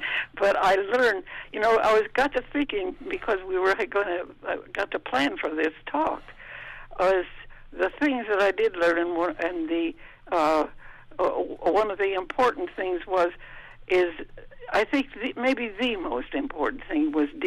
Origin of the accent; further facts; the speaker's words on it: Iowa, United States; I am ever so grateful that I grew up in Iowa on that Iowa farm during the Depression years.